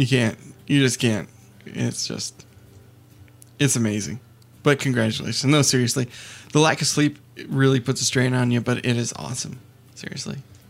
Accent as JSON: {"language": "English", "region": "Texas", "country": "United States", "said": "I am from Texas."}